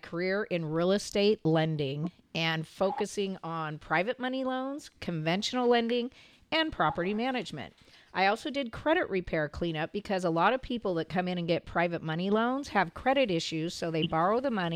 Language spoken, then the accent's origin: English; Santa Cruz, California, United States; I'm your local mortgage broker. I was born and raised in Santa Cruz and went off to college at UCLA